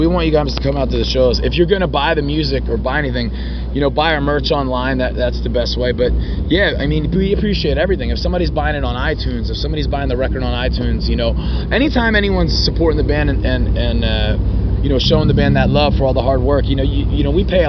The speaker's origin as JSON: {"language": "English", "town": "Philadelphia", "region": "Pennsylvania", "country": "United States", "said": "but I'm from Philadelphia, so I got a grip on it."}